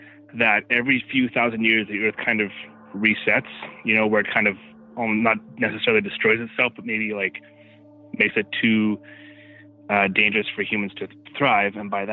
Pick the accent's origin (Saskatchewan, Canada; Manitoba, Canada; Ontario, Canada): Manitoba, Canada; Brandon; I'm from Brandon, Manitoba.